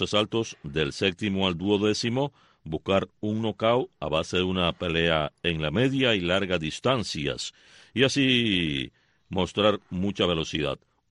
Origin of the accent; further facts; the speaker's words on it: Cuba; como cubanos somos